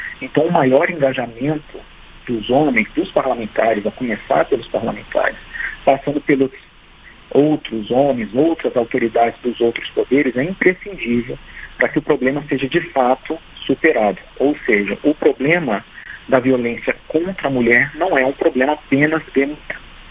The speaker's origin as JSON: {"language": "Portuguese", "country": "Brazil", "said": "Nós, como brasileiros, falando da nossa realidade especificamente"}